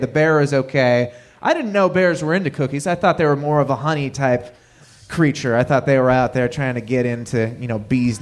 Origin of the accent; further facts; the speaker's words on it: Vermont, United States; Yep, I grew up in Vermont.